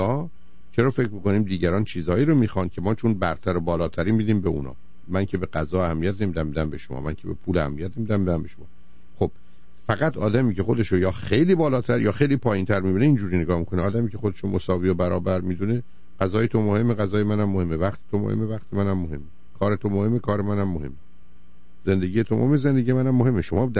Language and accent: Persian; Iran; moved away as an adult; now in United States; من وقتی از ایران آمدم